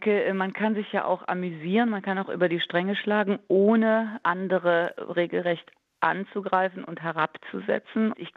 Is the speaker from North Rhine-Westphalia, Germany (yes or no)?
yes; Cologne, North Rhine-Westphalia, Germany; früher als Kind habe ich als Kölnerin Karneval ganz, ganz toll gefunden